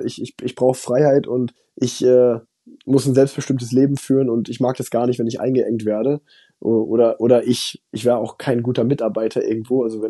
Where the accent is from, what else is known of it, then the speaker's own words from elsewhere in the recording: Unna, North Rhine-Westphalia, Germany; Also, ich bin ja in Unna groß geworden, deswegen bin ich da halt auch viel Rad gefahren früher